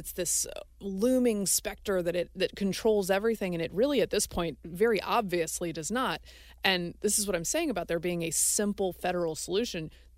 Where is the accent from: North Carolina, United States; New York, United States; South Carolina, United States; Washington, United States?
North Carolina, United States; I grew up on Tobacco Road. I got the best of ACC basketball.